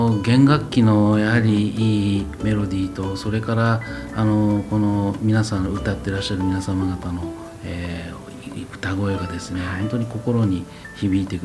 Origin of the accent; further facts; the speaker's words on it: Tokyo, Japan; 私自身は東京の生まれの東京育ちです。